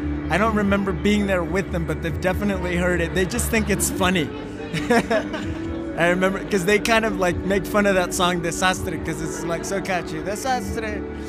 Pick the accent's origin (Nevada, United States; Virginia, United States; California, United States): California, United States; San Diego; I'm from San Diego, but my family's from Tijuana